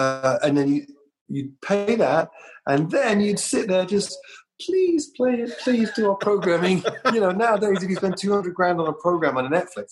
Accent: London, United Kingdom; moved away; I came from London.

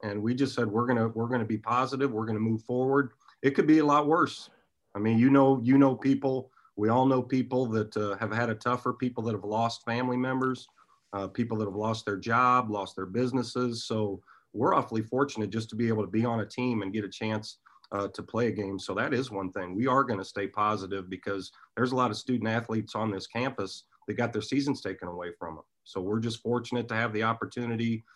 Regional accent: Iowa, United States; growing up in Iowa, we're Midwest as well.

